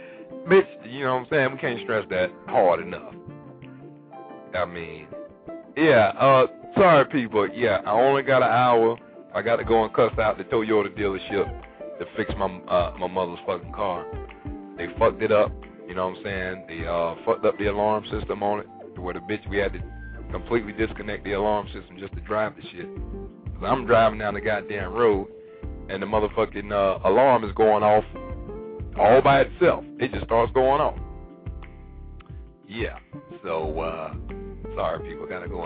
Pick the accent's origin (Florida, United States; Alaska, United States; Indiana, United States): Florida, United States; All right, it's going over here to Florida, my hometown, you know what I'm saying, home state